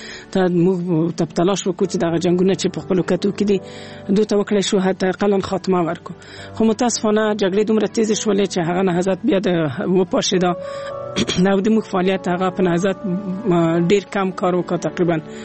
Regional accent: Kabul, Afghanistan; زه د کابل نه نه یم وتلی او ټول ژوند مې په کابل کې پیل کړی دی.

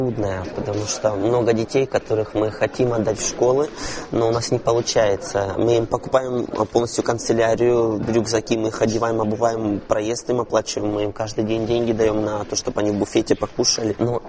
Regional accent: Krasnodar, Krasnodar Krai, Russia; Я говорю: я из Краснодара.

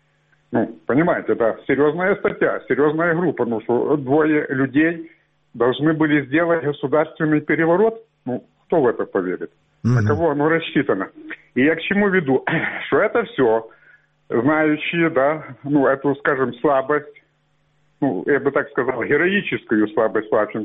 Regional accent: Lviv, Lviv Oblast, Ukraine; Со Львова.

